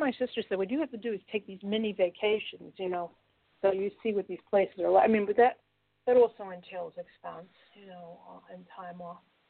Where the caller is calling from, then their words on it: Connecticut, United States; I'm calling from Connecticut.